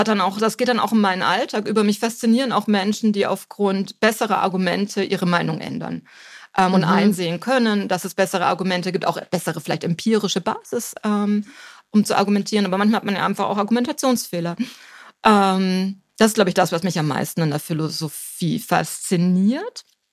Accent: Erlangen, Bavaria, Germany; Ich habe ursprünglich an meinem Heimatort studiert, also wo ich noch in der Schule war, in Erlangen, an der FAU.

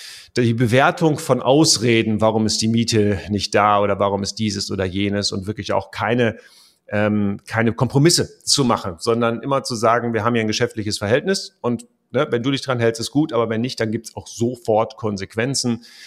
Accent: West Germany, Germany; wenn man so als Wessi in den Osten nach Brandenburg kam.

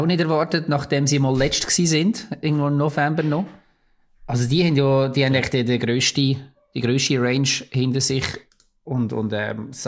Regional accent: Bern, Switzerland; aber das würde mich als Berner auch nicht interessieren

